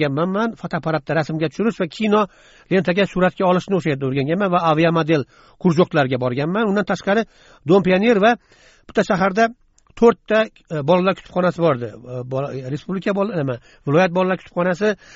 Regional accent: Urgench, Khorezm Region, Uzbekistan; men o'zim Urganch shahrida katta bo'lganman. Bu Sovet ittifoqining eng provinsial shahri edi.

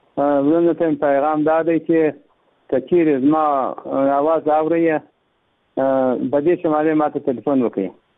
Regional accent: Baghran, Helmand, Afghanistan; now in Iran; د هلمند ولایت د باغران ولسوالۍ یم.

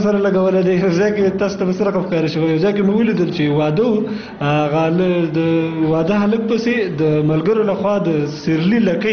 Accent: Kunar, Afghanistan; زه اصلا د کونړ ولایت اوسیدونکی یم

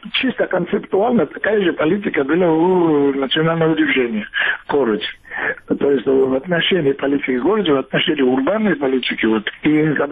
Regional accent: Georgia; поскольку я и Грузин, и поскольку можно, я могу судить

